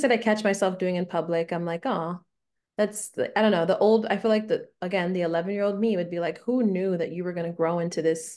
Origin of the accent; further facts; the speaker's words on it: Davie, Florida, United States; Not originally. I was born and raised in Davie, Florida, which is like Broward County. So maybe Fort Lauderdale is a little bit more known than Davie.